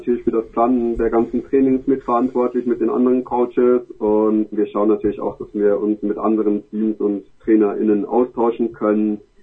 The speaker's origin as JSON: {"language": "German", "country": "Switzerland", "said": "Ich komme nämlich aus der Schweiz, immer extra nach Freiburg gefahren."}